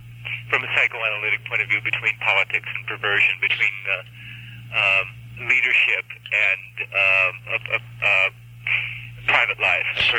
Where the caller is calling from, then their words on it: Santa Cruz, California, United States; Yes, hello. I'm calling from Santa Cruz.